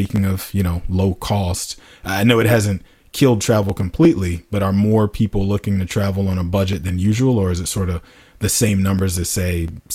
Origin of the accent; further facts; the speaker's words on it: United States; I am that American that we're referring